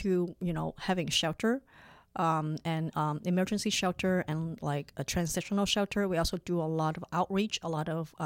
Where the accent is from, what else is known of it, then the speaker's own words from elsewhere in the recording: Hong Kong; also born or lived in Wisconsin, United States; now in Sacramento, United States; I grew up in Hong Kong. Mm-hmm. I was born and raised in Hong Kong.